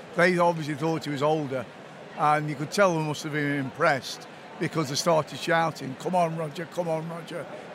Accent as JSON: {"language": "English", "town": "Derby", "region": "East Midlands", "country": "United Kingdom", "said": "Well, we're from Derby, and we went home yesterday from Wimbledon."}